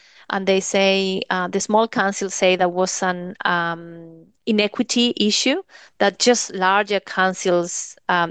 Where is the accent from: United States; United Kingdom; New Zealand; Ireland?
New Zealand; saying that I'm from New Zealand?